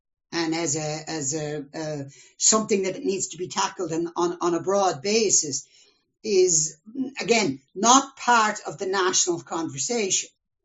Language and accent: English; United States; Now, I mean, what would I do as an American last November?